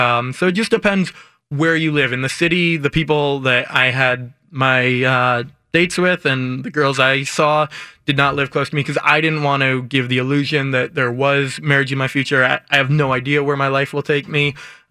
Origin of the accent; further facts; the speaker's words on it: Portland, Oregon, United States; Anybody I'd tell I'm from Oregon, nobody knew that until the basketball people were like, oh, Portland